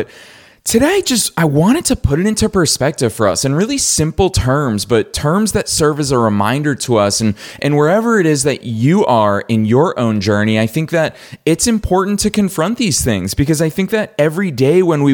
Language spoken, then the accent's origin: English; Boston, Massachusetts, United States; I grew up in Boston, I went to college in Boston, I started my first two businesses in Boston